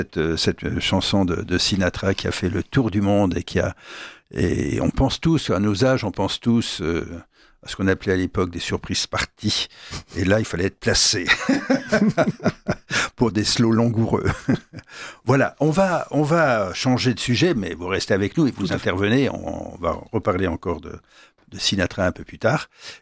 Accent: Aix-en-Provence, Provence-Alpes-Côte d'Azur, France; je suis d'Aix-en-Provence et j'ai commencé ma carrière d'éditeur

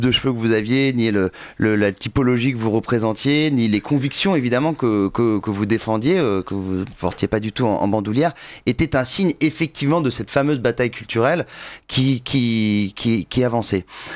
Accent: Louveciennes, Île-de-France, France; mon voisin de Loucienne, là où j'ai grandi

